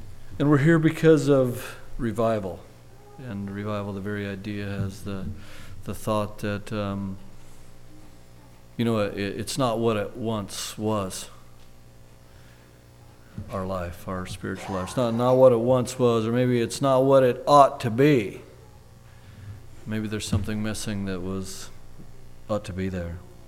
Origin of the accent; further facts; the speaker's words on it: Oregon, United States; But I don't like to, I'm distinctly not from Washington. I'm from Oregon, so I like when people get that straight.